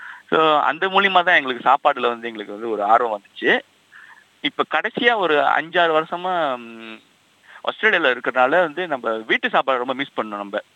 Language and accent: Tamil; Singapore; ஆமா, நான் வந்து சிங்கப்பூர்ல பிறந்து வளர்ந்தேன். அப்பா அம்மாவும் சிங்கப்பூர்ல தான் பிறந்தாங்க. தாத்தா பாட்டி வந்து மதுரையில இருந்து வந்தவங்க, அவங்கலாம் ஸோ மதுரையிலேருந்து வந்தவங்க.